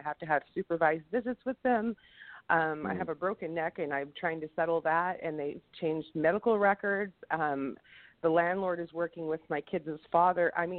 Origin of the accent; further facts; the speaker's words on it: Pasco, Washington, United States; I'm from Pasco, Washington.